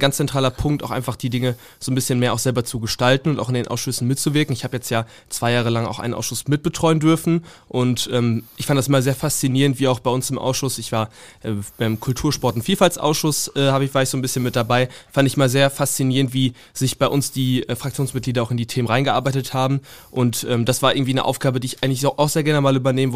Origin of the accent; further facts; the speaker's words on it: Waltrop, North Rhine-Westphalia, Germany; dass wir bei uns vor Ort, ich komme aus Waltrop, die Stimme von jungen Menschen ein bisschen mehr nach vorne bringen.